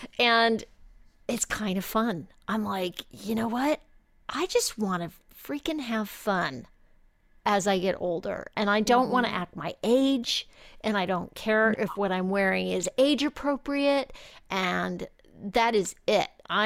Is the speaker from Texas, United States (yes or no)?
yes; El Paso, Texas, United States; I grew up in El Paso, Texas, and we had big sky, yes.